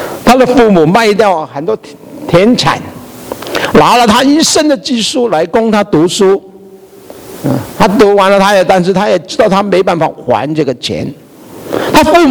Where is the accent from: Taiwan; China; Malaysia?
China; 我们中国人原来就有这种的教育我小的时候就是读过韩信